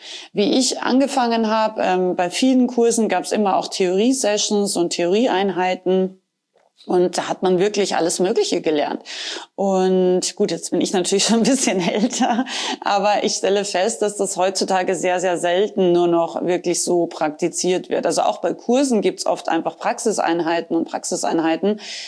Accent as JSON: {"language": "German", "town": "Rauris", "region": "Salzburg", "country": "Austria", "said": "ich komme ja aus Rauris, aus dem Innergebirg, sagt man, aus Österreich."}